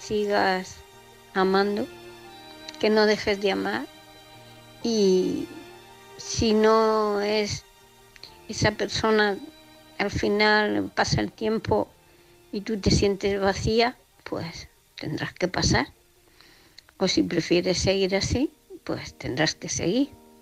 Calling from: Murcia, Region of Murcia, Spain; de Murcia

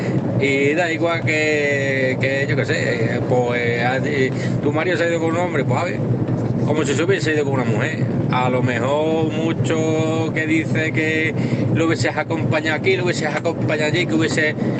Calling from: Mérida, Extremadura, Spain; de Mérida.

